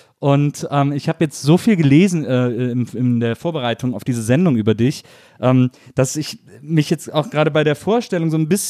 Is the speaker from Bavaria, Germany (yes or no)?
no; North Rhine-Westphalia, Germany; Ich komme ja aus dem Rheinland, ich komme aus der Nähe von Köln. Ich liebe das Kölsche auch total